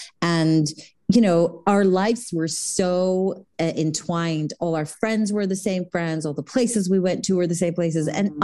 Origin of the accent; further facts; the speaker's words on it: Jerusalem, Jerusalem District, Israel; growing up in Jerusalem, specifically in the 80s, it just really wasn't a thing